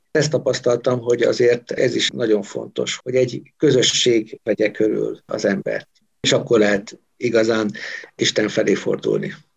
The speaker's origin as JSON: {"language": "Hungarian", "town": "Szarvas", "region": "Békés", "country": "Hungary", "lives_now": "Orosháza, Hungary", "said": "én szarvasi származású vagyok. Tőzsgyökeres evangélikus családba születtem bele."}